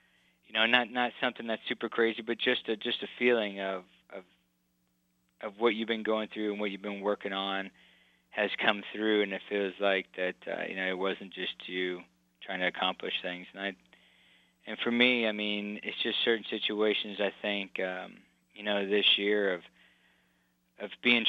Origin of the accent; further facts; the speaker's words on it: Indiana, United States; I grew up in Indiana, and, you know, there's belief and understanding in God, but we didn't grow up in a church.